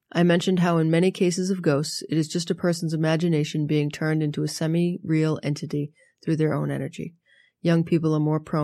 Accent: Massachusetts, United States; accent: Boston; my gravelly Boston accent

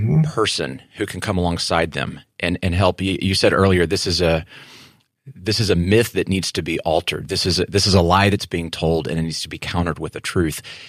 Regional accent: Texas, United States; From West Texas. We don't use that word in West Texas.

